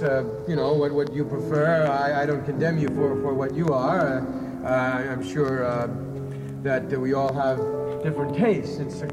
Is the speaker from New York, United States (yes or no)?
yes; New York, United States; New York.